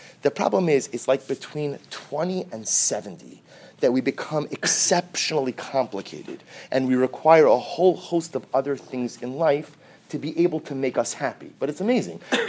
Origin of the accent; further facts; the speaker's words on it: Pikesville, Maryland, United States; I'm from Pikesville.